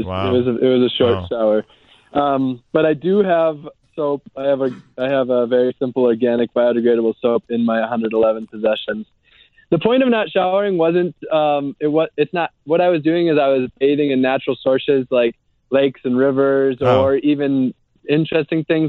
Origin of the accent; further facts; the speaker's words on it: Wisconsin, United States; So Cheryl came from a similar background as I did. I'm from Wisconsin, actually.